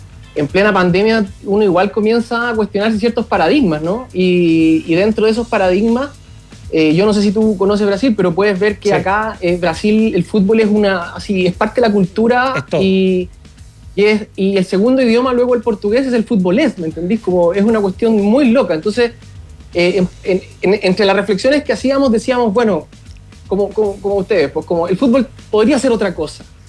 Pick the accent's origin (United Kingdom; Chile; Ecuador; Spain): Chile; now in Brazil; Entonces yo como chileno quizás me he podido profundizar mucho más al vivir en carne propia lo que viven en el día a día los brasileños con el fútbol.